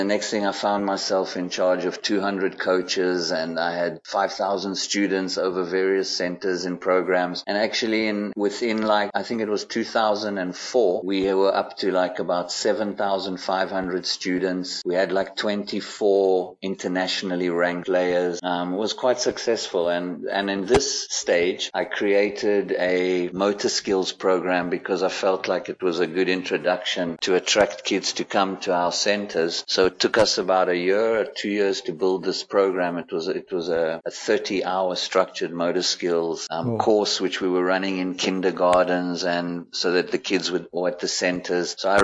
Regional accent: Zimbabwe; also born or lived in South Africa; So I was born in Zimbabwe, and as a kid, I grew up in Zimbabwe, and I played a lot of but my mother is South African. And so I've always been between South Africa and Zimbabwe.

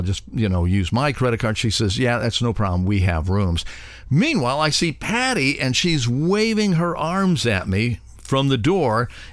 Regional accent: Cleveland, Ohio, United States; Oh, hey, I'm from Cleveland, Ohio.

